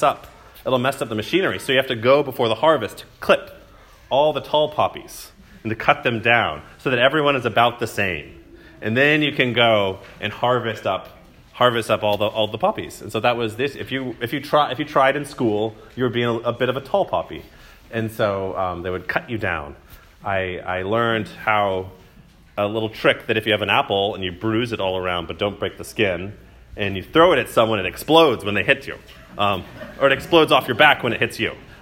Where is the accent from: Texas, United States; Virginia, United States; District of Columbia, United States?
Texas, United States; College Station; And so I grew up in College Station, where I was kind of, I counted, I mattered.